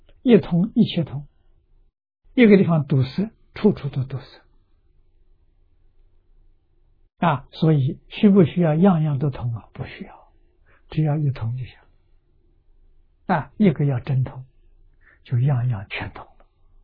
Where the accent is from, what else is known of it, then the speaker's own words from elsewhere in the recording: China; 我们中国人这个一门深入写在三字经里头。